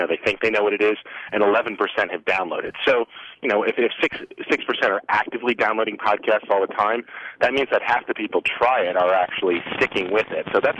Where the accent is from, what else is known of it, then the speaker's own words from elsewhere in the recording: California, United States; born there; I was born in California. I always enjoy coming back.